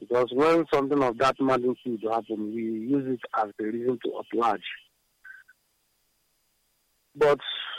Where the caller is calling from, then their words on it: Aba, Abia, Nigeria; I'm calling from Aba. From Oshiama Aba.